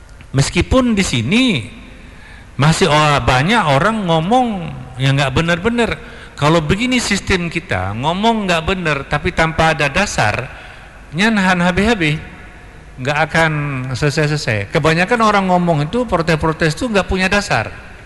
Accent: Aceh, Indonesia; Saya pikir kita juga orang Aceh ya, sudah meletakkan dasar-dasar untuk membangun Aceh itu apa sebenarnya.

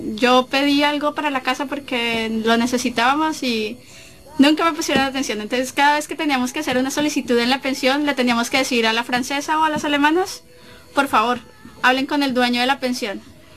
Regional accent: Colombia; moved away as an adult; now in Chile; Bueno, yo llegué también a estudiar. Yo soy colombiana. Digamos que en general con los chilenos me ha ido bien, pero me ha ido bien porque no soy negra.

